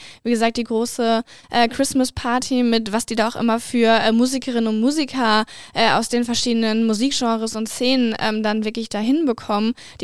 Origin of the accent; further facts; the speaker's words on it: Bottrop, North Rhine-Westphalia, Germany; In Bottrop, meiner Heimatstadt